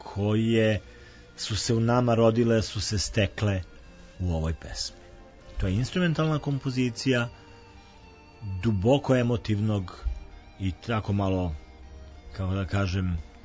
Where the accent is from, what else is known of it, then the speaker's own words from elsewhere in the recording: Čačak, Šumadija and Western Serbia, Serbia; Ja sam inače Čačanin poreklom i jako mi je drago što se iz ovog lepog grada već nekoliko ljudi večeras javlja